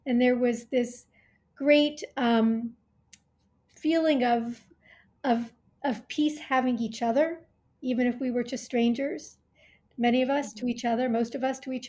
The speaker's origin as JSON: {"language": "English", "town": "Montreal", "region": "Quebec", "country": "Canada", "lives_now": "New York City, United States", "said": "Everybody seems to now know somebody, whether here in the U.S. or in Canada, where I'm from Montreal, the anti-Semitism there is becoming very violent. My high school building was shot up a couple of weeks ago."}